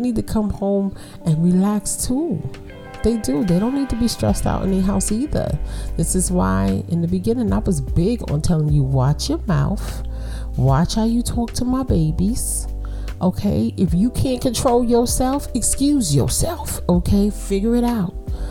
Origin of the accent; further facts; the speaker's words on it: Brooklyn, New York, United States; If you're new here, I'm from Brooklyn, so I talk with my hands.